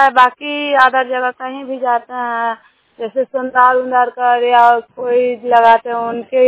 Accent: Nausa, India; मैं नगर नौसा के रहने वाली हूँ

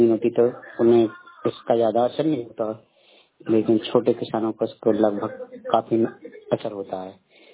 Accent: Ganjwara, Uttar Pradesh, India; मैं ग्राम गंजवारा ब्लॉक जखौरा जिला ललितपुर का निवासी हूँ।

